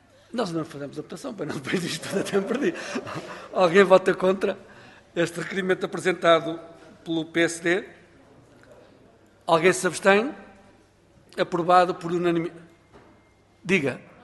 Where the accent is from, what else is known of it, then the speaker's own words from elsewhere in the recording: Braga, Portugal; nomeadamente na minha terra, que está há tantos anos que se luta pela recuperação e pela despoluição do Cávado